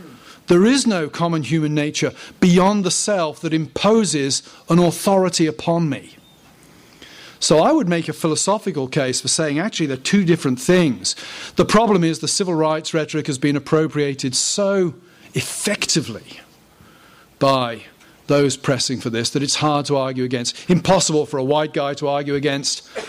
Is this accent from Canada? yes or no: no; United Kingdom; now in United States; I'm a British guy coming to America from the outside